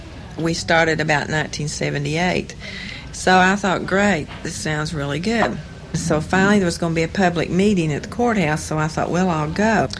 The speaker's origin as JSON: {"language": "English", "town": "Louisa", "region": "Kentucky", "country": "United States", "said": "I'm from Louisa, Kentucky, and I'm also member of the Lawrence County Concerned Citizens"}